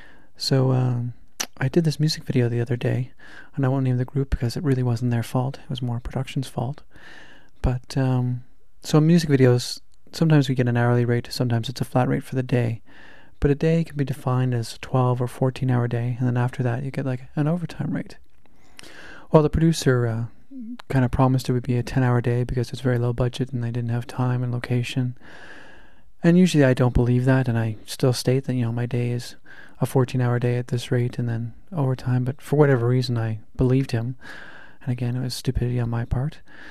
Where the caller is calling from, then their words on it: Toronto, Ontario, Canada; I'm podcasting from Toronto, Ontario, Canada.